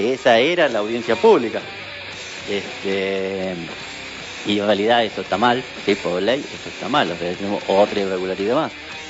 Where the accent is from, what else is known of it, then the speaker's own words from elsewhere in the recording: Mendoza, Argentina; nosotros como mendocinos estamos distribuyendo el agua para los campos